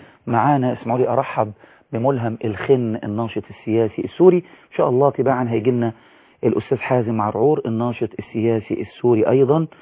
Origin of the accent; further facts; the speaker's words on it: Egypt; نناشد كل إعلامي شريف في الإعلام حتى اللي عندنا في مصر